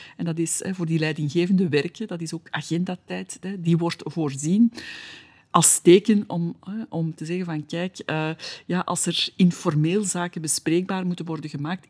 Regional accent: Flanders, Belgium; Wij als Vlamingen / Belgen zijn geen kampioenen in het geven van feedback.

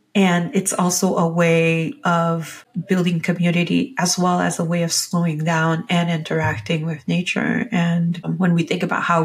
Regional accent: Boston, Massachusetts, United States; I grew up mostly in Boston, and so redlining, man, we see it quite a bit in Boston.

